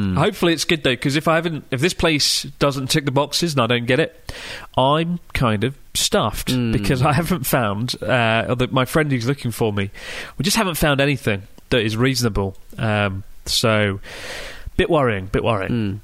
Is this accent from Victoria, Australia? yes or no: yes; Melbourne, Victoria, Australia; I'm from Melbourne